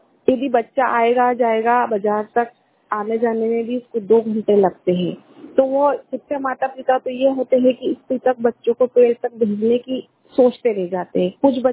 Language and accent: Hindi; Mhow, Madhya Pradesh, India; मैं महू से हूँ, जिला इंदौर। मैं जहाँ प्रॉपर रहती हूँ वहाँ ग्रामीण इलाका है और यह आर्मी से लगा हुआ है